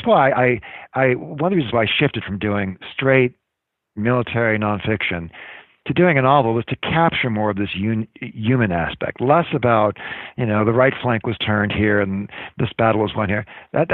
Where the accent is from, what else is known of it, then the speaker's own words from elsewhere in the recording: California, United States; I grew up in California. So if it wasn't for the winning of the West, I wouldn't be where, you know, my life would be entirely different, because I'm a fifth or sixth generation Californian from before the Gold Rush.